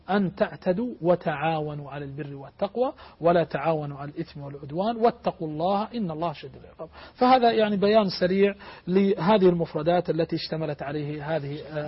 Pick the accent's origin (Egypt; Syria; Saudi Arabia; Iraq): Saudi Arabia; عندنا في المملكة العربية السعودية